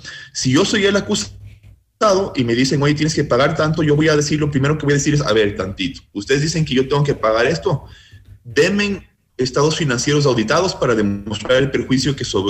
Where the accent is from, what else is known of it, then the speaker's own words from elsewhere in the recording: Ecuador; yo como ciudadano ecuatoriano que soy, que lucho contra la corrupción